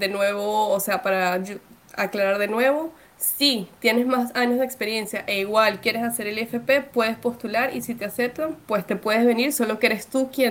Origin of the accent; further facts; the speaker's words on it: Venezuela; moved away; la primera vez que yo literalmente salí de Venezuela fue con esta beca para Estados Unidos.